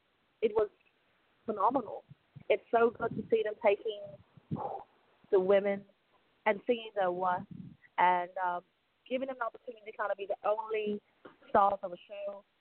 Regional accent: England, United Kingdom; when I go back and have my first match in my home country of England

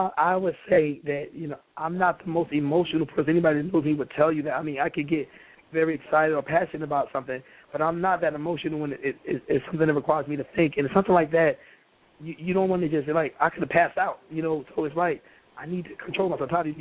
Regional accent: New Jersey, United States; No, we're from North New Jersey.

